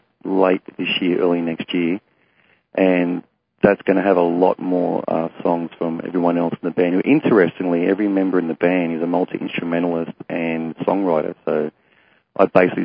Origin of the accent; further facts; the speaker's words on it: Sydney, New South Wales, Australia; we're all from Sydney, grew up in Sydney